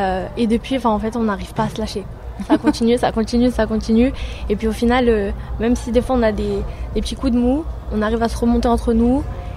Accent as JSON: {"language": "French", "town": "Saint-Martin-d'Hères", "region": "Auvergne-Rhône-Alpes", "country": "France", "said": "j'ai 18 ans et je viens de Saint-Martin-d'Hères, je suis en terminale"}